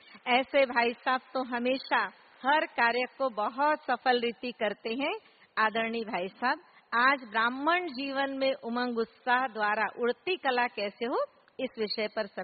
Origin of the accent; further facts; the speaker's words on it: Chhattisgarh, India; हम छत्तीसगढ़ से हैं